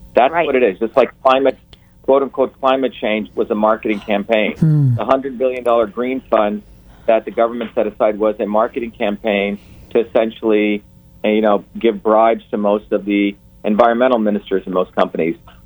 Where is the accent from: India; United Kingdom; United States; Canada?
India; I grew up in India as a young kid in the caste system. We were considered low caste, untouchable.